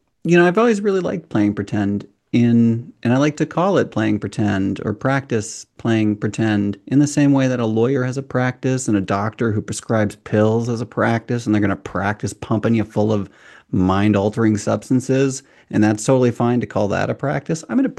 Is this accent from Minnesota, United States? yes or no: yes; Watertown, Minnesota, United States; I grew up in Watertown, a small town west of the Twin Cities.